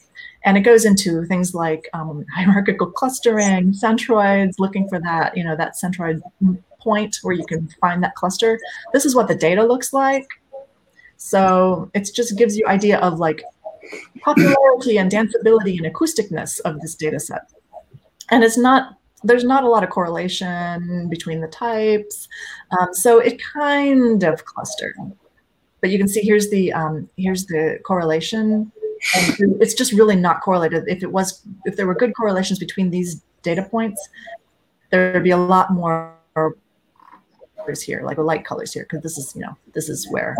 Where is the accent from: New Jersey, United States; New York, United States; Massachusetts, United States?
Massachusetts, United States; Boston; I'm from Boston, so I was writing this lesson and I was like, what a cluster.